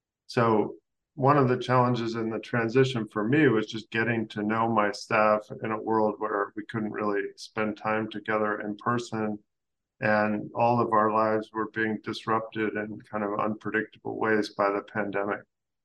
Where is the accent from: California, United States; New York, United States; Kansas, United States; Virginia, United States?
California, United States; now in Sacramento, United States; I grew up in Southern California, so in some ways this is coming home for me, but it had been 30 years since I had lived in the state. I never lived in Sacramento, which is where I am.